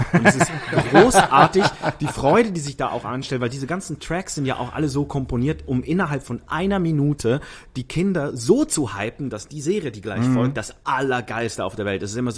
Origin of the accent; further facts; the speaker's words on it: Zurich, Switzerland; moved away as an adult; now in Hamburg, Germany; ich bin in Zürich aufgewachsen. Mhm. Und als ich 2011 nach Hamburg gekommen bin, scheiße, ich bin schon über 10 Jahre in Hamburg